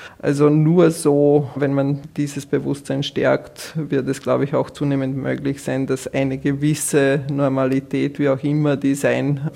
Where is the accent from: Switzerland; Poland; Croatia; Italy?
Croatia; Zum Beispiel in meinem Heimatland Kroatien wird wenig getestet